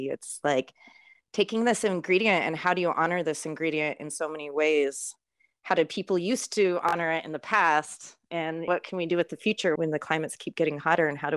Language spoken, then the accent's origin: English; Utah, United States; I grew up in Utah, so it was mostly like my identity of why I understand food and why certain kinds of foods are important to me, because I grew up in the mountains, I grew up foraging